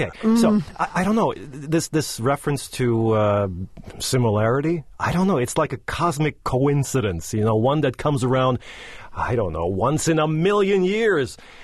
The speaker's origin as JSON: {"language": "English", "town": "Washington", "region": "District of Columbia", "country": "United States", "tie": "born or raised there", "also_born_or_lived": "New York", "said": "We're also on digital FM in Washington, D.C., my hometown. On WTOP HD2, 103.5 FM in New York. Another one of my hometowns."}